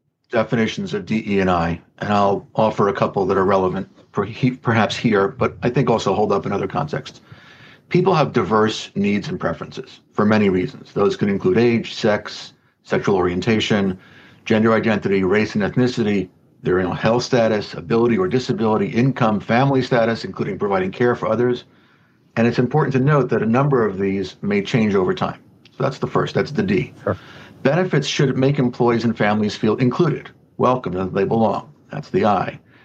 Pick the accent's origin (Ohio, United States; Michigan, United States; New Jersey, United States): New Jersey, United States; Teaneck; And I now serve on the Advisory Board for Community Relations in my hometown of Teaneck, New Jersey.